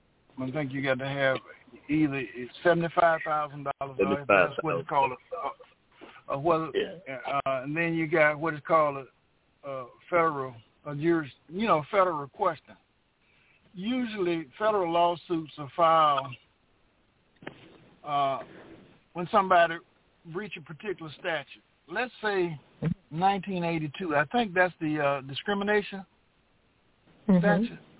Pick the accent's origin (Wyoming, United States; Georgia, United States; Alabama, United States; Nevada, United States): Alabama, United States; I'm from Alabama, which I am from, by the way, and mm-hmm.